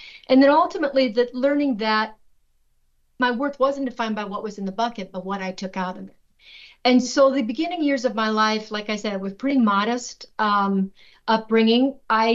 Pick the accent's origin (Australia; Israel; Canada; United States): United States; Carroll, Iowa; my journey from the cornfields of rural Iowa, growing up in Carroll, Iowa